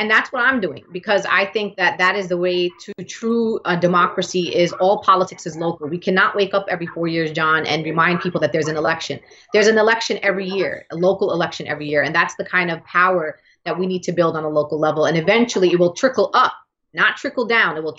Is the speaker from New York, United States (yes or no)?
yes; New York, United States; The decision that I'm going to make in this 2020 election is I'm a New Yorker.